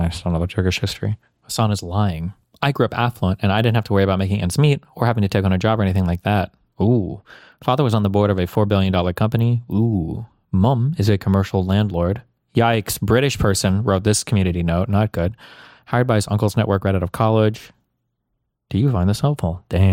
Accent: United States; When I was a teenager growing up in the States, I used to think that if we owned a summer house in Turkey, I would have a place and friends to call my own

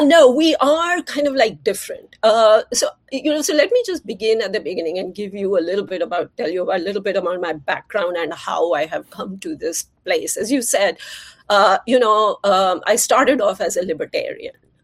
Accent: India; I grew up in India, which was a socialist country, and socialism wasn't working in India.

